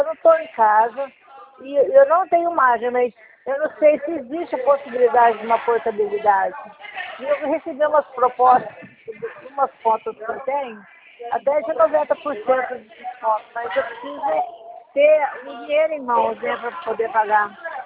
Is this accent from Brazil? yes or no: yes; Barretos, São Paulo, Brazil; now in Campinas, Brazil; Não, não, eu nasci na cidade de Barretos. Eu sou de Barretos, mudei para Campinas faz uns 10 anos e hoje eu moro em Campinas.